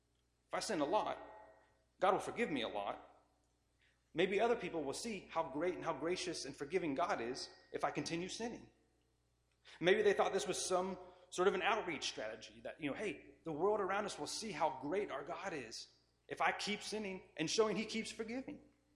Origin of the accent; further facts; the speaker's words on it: Kansas, United States; You know, I'm from Kansas. There's a lot of cows and horses and cleanup after cows and horses.